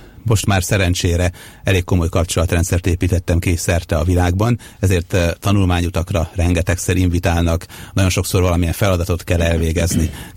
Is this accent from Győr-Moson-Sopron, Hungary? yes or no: yes; Sopron, Győr-Moson-Sopron, Hungary; born there; Én Sopronba születtem, olyan helyen, ahol igazából még decemberben a banánért meg a narancsért sorba kellett állni, ha egyáltalán volt